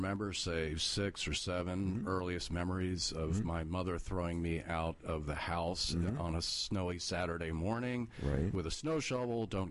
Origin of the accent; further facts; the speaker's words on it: Baltimore, Maryland, United States; I'm from Baltimore.